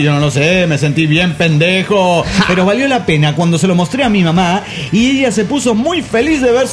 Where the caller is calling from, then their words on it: La Paz, Bolivia; de La Paz, Bolivia.